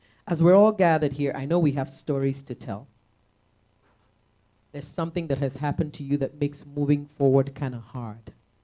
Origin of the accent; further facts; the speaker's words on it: Texas, United States; born there; Because from my accent, you can tell that I was born in Texas, right?